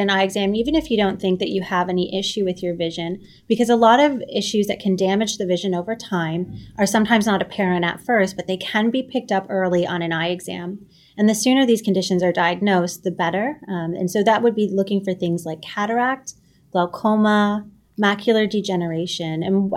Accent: Canada; now in New York, United States; I'm Canadian, so I do love hockey, although I've lived in New York now for almost 7 years.

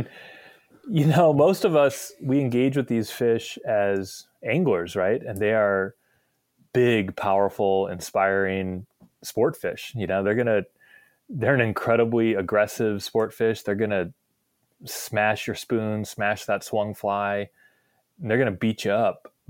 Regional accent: Midwest, United States; I actually got my start in the Great Lakes because I'm from the Midwest originally.

